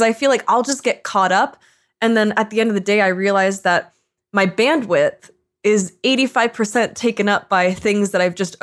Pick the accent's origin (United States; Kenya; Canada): Canada; as a Canadian, I want to make everybody happy.